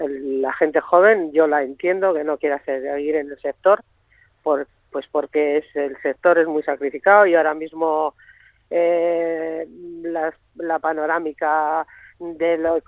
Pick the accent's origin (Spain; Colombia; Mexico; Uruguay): Spain; Karrantza, Basque Country; Yo soy una mujer muy activa, me preocupa mucho mi pueblo.